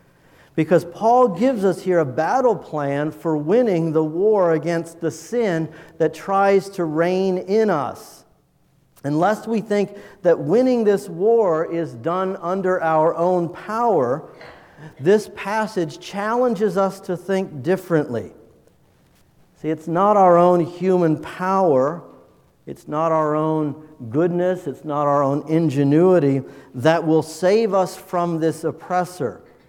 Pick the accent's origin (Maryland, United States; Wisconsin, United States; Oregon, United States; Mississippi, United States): Wisconsin, United States; one of my best friends as a kid growing up in Wisconsin